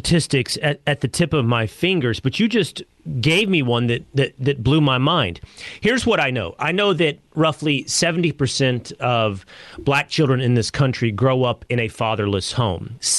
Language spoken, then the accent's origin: English; Texas, United States; I grew up small town in Texas.